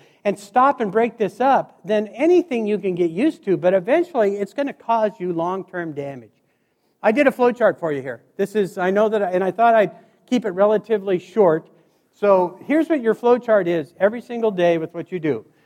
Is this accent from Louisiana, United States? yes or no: no; Montana, United States; This is a hospital in Helena, Montana. I grew up in Montana.